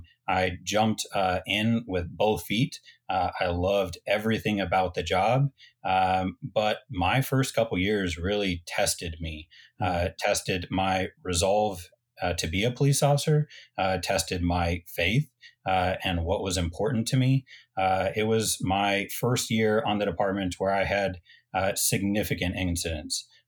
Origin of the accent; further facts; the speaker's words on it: Seattle, Washington, United States; moved away as an adult; now in Cleveland, United States; I am now living in Cleveland, Tennessee. Moved here about 2 years ago after being born and raised in the Seattle area.